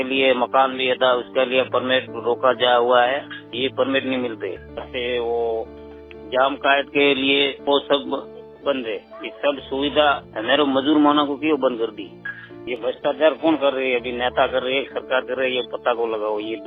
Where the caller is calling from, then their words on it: Rajasthan, India; हम बाड़मेर जिला से बात कर रहा हूँ